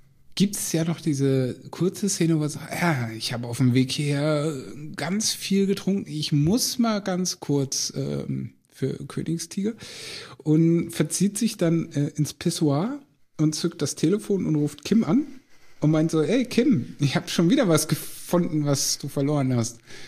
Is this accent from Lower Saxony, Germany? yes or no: yes; Lower Saxony, Germany